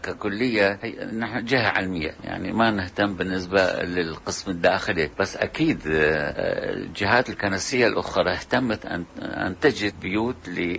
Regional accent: Iraq; أنا كعراقي أفتخر بأن أقدم العراقيين كمثال يحبون التعايش أكثر من الشعوب الأخرى

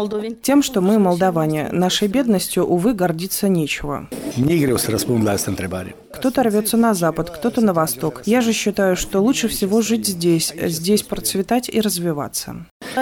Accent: Moldova; Russian is a second language; И в те времена, когда многие молдаване старались говорить на русском языке, я и тогда говорил на молдавском везде и всем говорил, что я молдаванин. То, что я отлично владею русским, считаю большим для себя плюсом.

